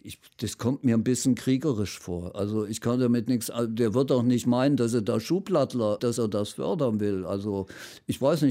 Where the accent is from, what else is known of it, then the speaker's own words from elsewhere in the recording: Frohburg, Saxony, Germany; Also Froburg alleine wäre mir als Heimat überhaupt zu wenig. Das muss der große Verbund da in Sachsen sein und von mir aus auch in Deutschland.